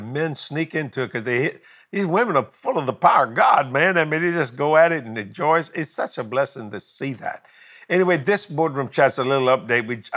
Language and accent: English; United States; I'm an American.